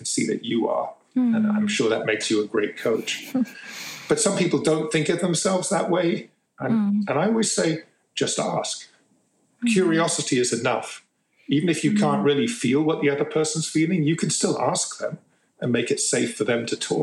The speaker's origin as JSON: {"language": "English", "region": "London", "country": "United Kingdom", "tie": "born there", "said": "I was born in London."}